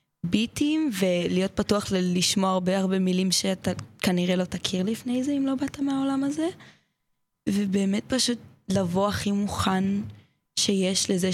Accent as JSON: {"language": "Hebrew", "town": "Kiryat Ono", "region": "Tel Aviv District", "country": "Israel", "said": "אני מקריית אונו, שזה באזור גוש דן"}